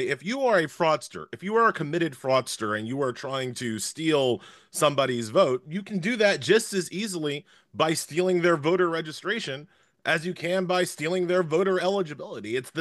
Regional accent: New York, United States; New York, my home state, you know, solidly liberal for most of my lifetime.

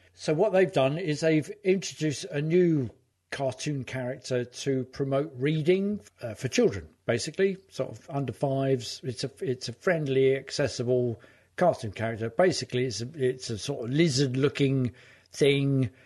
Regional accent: Hertford, East of England, United Kingdom; I live in the capital of, and the founder of Hartford, Connecticut, comes from my hometown of Hartford, in Hertfordshire.

